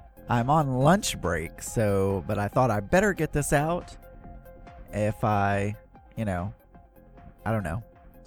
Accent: the South, United States; But, you know, I'm from the South, and I have a lot of friends that are not from the South

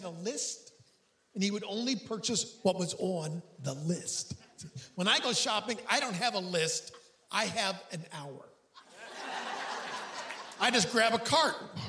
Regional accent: Hornell, New York, United States; My hometown is Hornell, New York. Hornell, H-O-R-N-E-L-L. Hornell is a small town located just on the outskirts of a Walmart.

